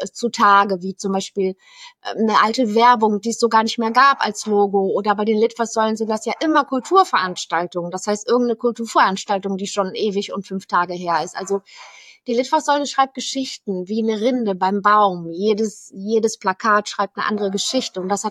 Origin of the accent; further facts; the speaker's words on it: Poland; now in Cologne, Germany; Zu Hause ist für mich Borkum geworden. Zu Hause ist meine Heimat Polen. Zu Hause ist Brandenburg. Zu Hause ist Bad Tölz. Zu Hause ist mein Zuhause hier in Köln.